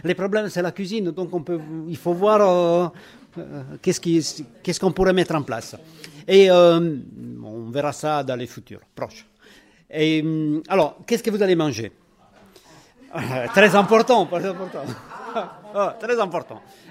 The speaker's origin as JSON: {"language": "French", "country": "Italy", "second_language": "French", "lives_now": "Saint-Antonin, France", "said": "je suis italien, on a changé d'accent. Et j'habite sur la commune de Saint-Antonin, dans l'Amo de Joigny. Et ça fait 30 ans que je suis dans les coins, donc je peux dire que je suis presque saint-antinois."}